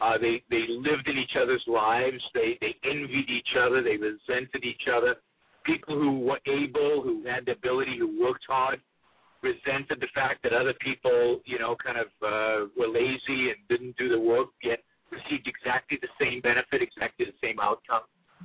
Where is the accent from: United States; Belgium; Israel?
Israel; I was born and raised in Israel in a period where Israel was very socialist and very collectivist.